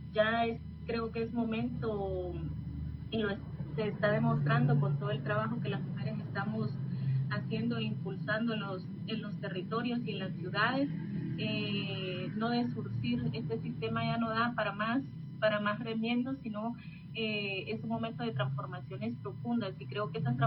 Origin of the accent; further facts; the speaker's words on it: Honduras; venimos viviendo como pueblo hondureño